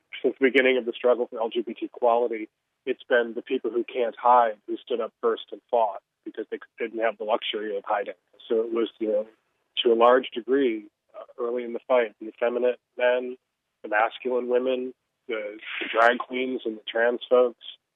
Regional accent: Chicago, Illinois, United States; But I was really lucky in that I grew up in Chicago. I was 13, 14 years old in 1979, 1980.

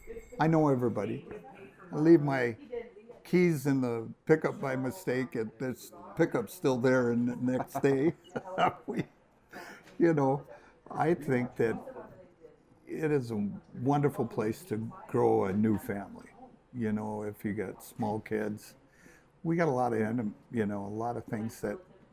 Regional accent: Montana, United States; now in North Dakota, United States; I grew up in Montana, in that just across the border. Went to high school, graduated, came to North Dakota to get my education.

